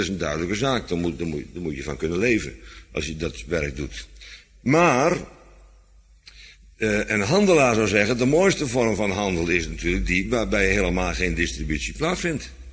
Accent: Netherlands; waardoor wij als Nederlanders de mogelijkheid hebben om goederen te transporteren. Zo is het alleen, want we zijn een zeevarende natie.

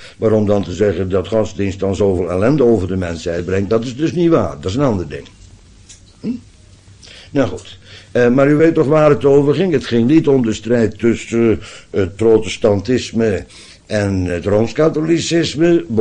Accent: Netherlands; En vanzelfsprekend zijn wij Nederlanders daartegen in opstand gekomen. En hebben er 80 jaar voor gevochten. Tegen de Spanjaarden.

